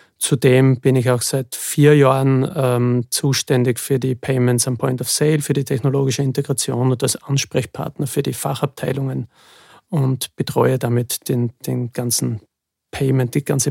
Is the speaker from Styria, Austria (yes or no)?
yes; Graz, Styria, Austria; Ich komme aus Graz